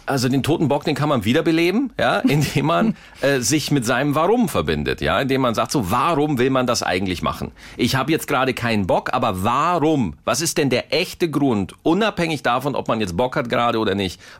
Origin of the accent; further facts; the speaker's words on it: Oberalteich, Bavaria, Germany; ich hatte neulich einen Auftritt in meiner Heimat in Oberalteich